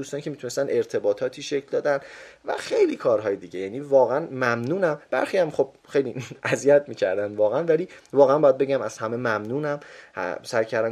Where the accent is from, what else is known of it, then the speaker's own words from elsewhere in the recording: Tehran, Tehran Province, Iran; توی محلی بزرگ شدیم، منطقه 11 تهران بود، سمت در حقیقت شوش و اینها بودش